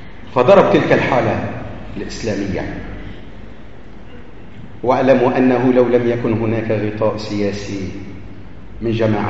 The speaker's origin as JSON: {"language": "Arabic", "country": "Lebanon", "said": "اللي جرى عندنا في لبنان"}